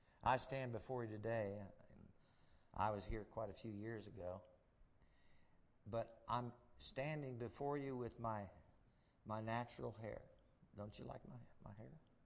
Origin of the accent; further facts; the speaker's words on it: Akron, Ohio, United States; I took my wife to see where I grew up in Akron, Ohio, on Britton Road, and I couldn't believe it.